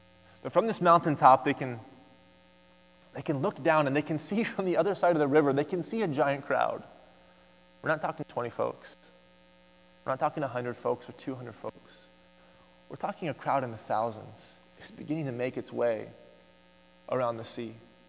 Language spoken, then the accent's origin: English; Oklahoma, United States; We grew up in Oklahoma. We'd go to the University of Oklahoma and watch a football game.